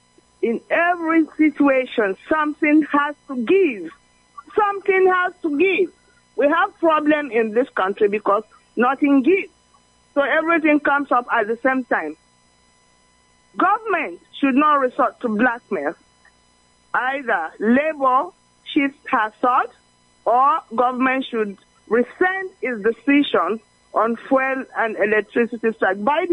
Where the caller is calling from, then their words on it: Delta, Nigeria; I'm calling you from Ila Delta State.